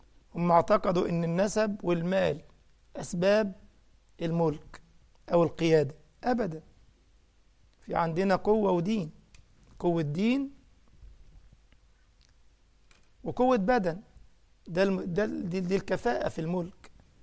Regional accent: Egypt; كان بعض علماء الأزهر عندنا في مصر كان عنده روح الدعابة

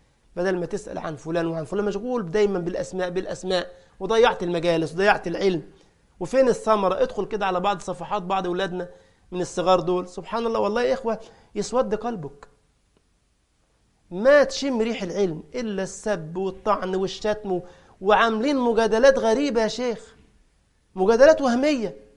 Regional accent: Egypt; هو عندنا في مصر يعني كان يقولوا العلم في الرأس مش في الكراس

